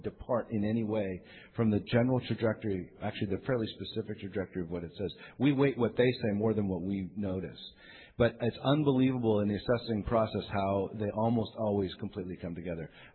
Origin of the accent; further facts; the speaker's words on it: Quebec, Canada; I grew up in Quebec.